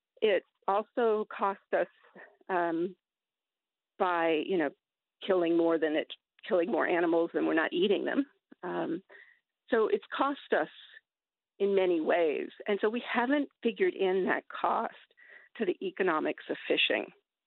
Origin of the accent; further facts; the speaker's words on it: Newfoundland and Labrador, Canada; since growing up in Newfoundland and Labrador, so many of us don't fish anymore.